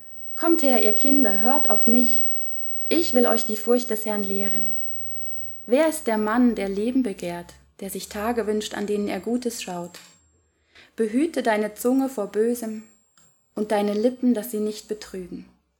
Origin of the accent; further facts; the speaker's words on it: Thuringia, Germany; Ich bin also in Deutschland aufgewachsen.